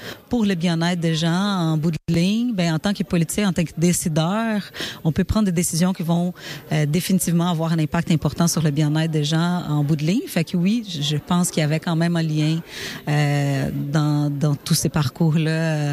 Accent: Brazil; moved away as an adult; now in Sherbrooke, Canada; Moi, je viens du Brésil. Ça fait 14 ans que je suis ici à Sherbrooke. Et je suis venue directement à Sherbrooke.

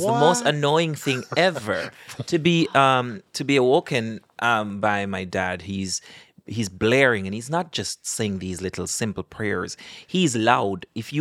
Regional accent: Jamaica; born there; I'm Jamaican. I was born there. And I grew up in the church.

